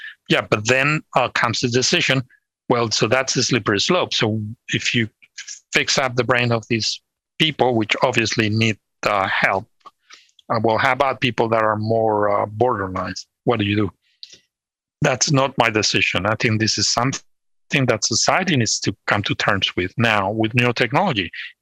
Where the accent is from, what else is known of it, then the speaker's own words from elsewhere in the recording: Madrid, Community of Madrid, Spain; He could track down which neighborhood in Madrid I grew up in.